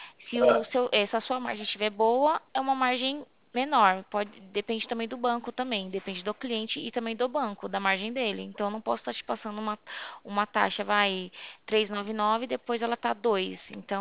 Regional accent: Atibaia, São Paulo, Brazil; Eu sou de Atibaia.

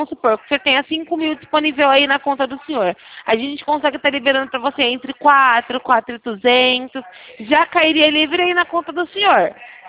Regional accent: Sumaré, São Paulo, Brazil; Eu sou aqui de Sumaré, Campinas, interior de São Paulo.

